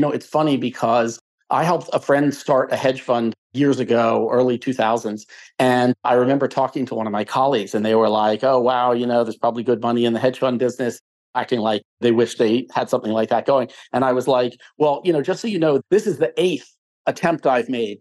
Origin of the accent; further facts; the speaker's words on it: Philadelphia, Pennsylvania, United States; I grew up in Philadelphia, and I was really interested in math when I was a kid.